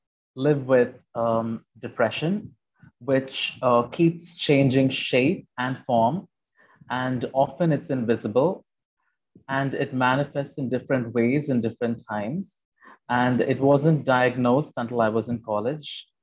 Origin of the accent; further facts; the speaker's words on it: India; So I'm Indian, I'm a brown man.